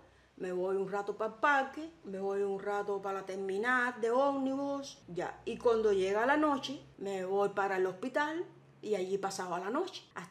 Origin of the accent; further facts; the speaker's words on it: Cienfuegos, Cuba; now in Havana, Cuba; De Cienfuegos.